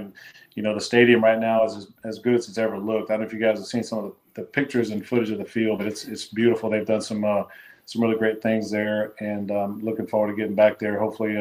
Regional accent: Louisiana, United States; we're both here from Louisiana, and we came in together.

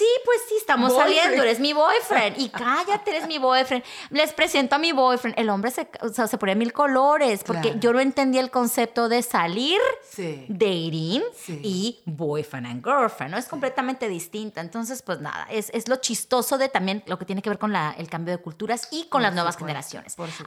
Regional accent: Mexico; also born or lived in Boston; Y entonces, dentro de mi sistema de creencias como mexicana, estamos saliendo, eres mi novio, ¿no?

